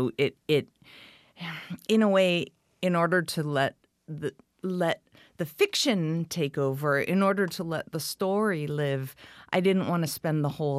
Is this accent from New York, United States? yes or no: yes; New York City, New York, United States; I grew up in New York City, and when I got to Iowa City for grad school